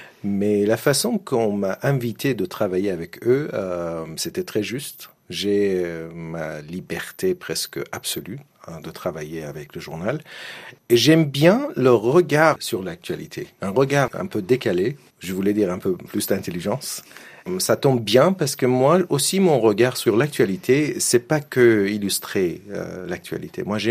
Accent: Iran; French is a second language; l'Iran parce que c'est mon pays natal, c'est mon pays où j'ai vécu et j'ai des histoires, j'ai ma famille. Je suis attaché à l'Iran

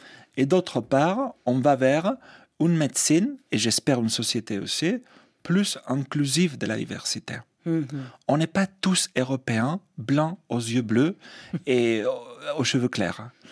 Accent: Spain; now in Paris, France; je dis « franco-espagnol » parce que mon présent est français quand même. Ça fait, malgré mon accent, 22 ans que j'habite à Paris.

